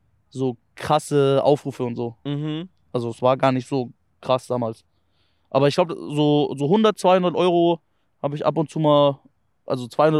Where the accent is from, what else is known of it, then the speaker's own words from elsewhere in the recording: Bavaria, Germany; weil ich habe ja Hochdeutsch geredet. Ich komme ja aus Bayern.